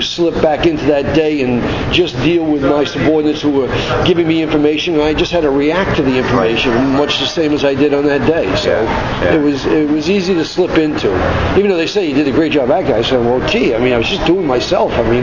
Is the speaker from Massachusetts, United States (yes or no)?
yes; Medford, Massachusetts, United States; born there; moved away as an adult; now in New York, United States; Well, I was born in Boston, or just outside of Boston, Medford, Mass. But I've lived in New York since the early 70s, 71, 72.